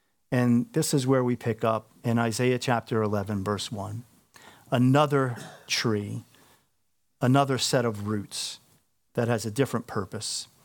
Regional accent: Long Island, New York, United States; And because I'm from Long Island and slur my words at times

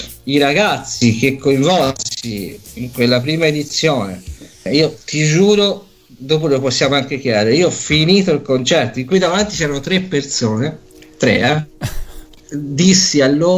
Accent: Viareggio, Tuscany, Italy; io sono di Viareggio, no?

